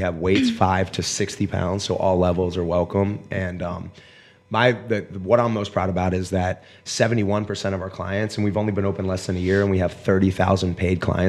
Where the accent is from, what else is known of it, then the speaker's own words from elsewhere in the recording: Pittsburgh, Pennsylvania, United States; I'm from Pittsburgh